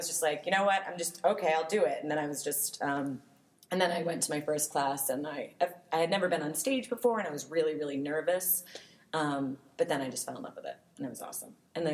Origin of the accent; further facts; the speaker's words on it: Dorchester, Massachusetts, United States; born there; I was born in Dorchester.